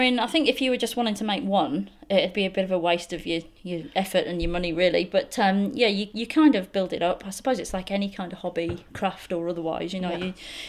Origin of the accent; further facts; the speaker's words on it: Leeds, Yorkshire and the Humber, United Kingdom; moved away; I'm from Leeds originally. Mm-hmm. Yes. Moved around England a little bit before I came over here, so the accent's still there a little bit.